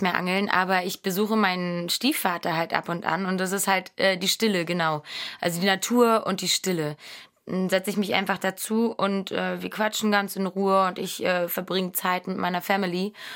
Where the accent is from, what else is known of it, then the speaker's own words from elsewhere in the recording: Berlin, Germany; born there; ich bin gebürtige Berlinerin